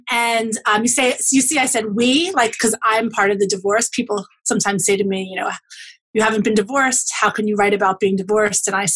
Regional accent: New York City, New York, United States; So, I grew up in New York City in the later 70s and 80s, and at the time where I was a kid, I went to public school in Brooklyn

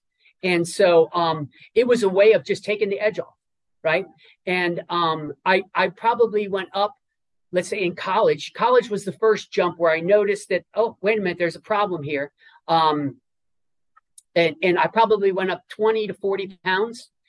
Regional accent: Midwest, United States; I grew up in the Midwest. I did not grow up a heavy child.

